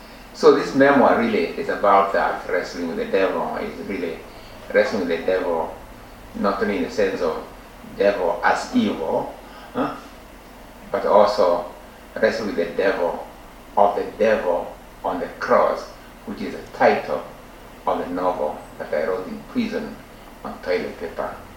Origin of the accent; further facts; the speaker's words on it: Kenya; first language Gikuyu; English is a second language; we developed theater in my mother tongue, the Koyo language, through a play called I'll Marry When I Want